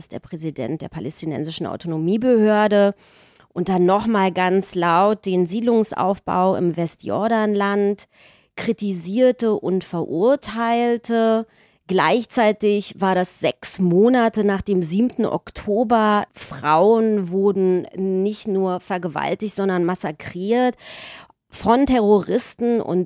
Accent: Germany; Ich bin ja hinter der Mauer aufgewachsen in der DDR

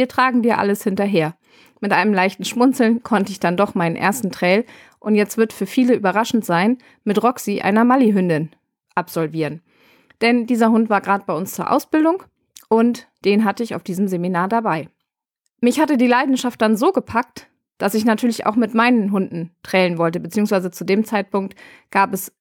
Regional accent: Bremen, Germany; born there; now in Rhine-Main area, Germany; gebürtig bin ich aus Bremen und mittlerweile im Rhein-Main-Gebiet gelandet.

